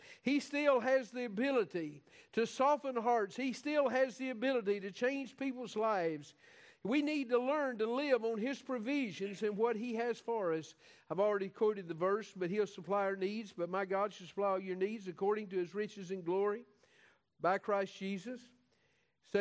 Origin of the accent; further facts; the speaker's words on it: United States; born there; I love my country. I'm grateful that I was born in America, and I'm grateful for the privilege I have.